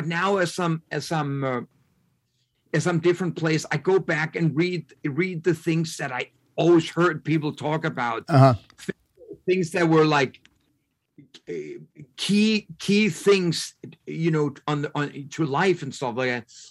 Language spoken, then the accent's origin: English; Denmark; English is a second language; moved away as an adult; I had forgotten that I came from Denmark.